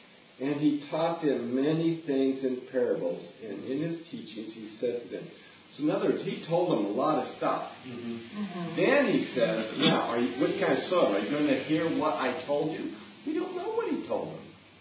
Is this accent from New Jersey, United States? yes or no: no; Missouri, United States; We're from Missouri and the rocks are here.